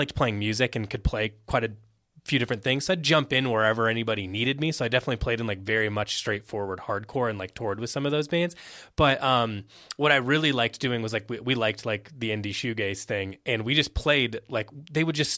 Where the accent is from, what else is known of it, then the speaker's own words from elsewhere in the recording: Indiana, United States; also born or lived in Chicago; I'm from Indiana. He's from Ohio. My business partner is from Chicago. I lived in Chicago for a long time too.